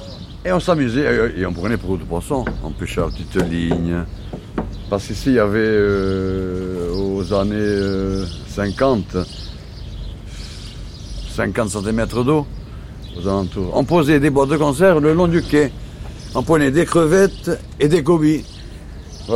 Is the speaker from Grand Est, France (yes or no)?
no; Marseille, Provence-Alpes-Côte d'Azur, France; born there; Non, moi je suis né à Marseille.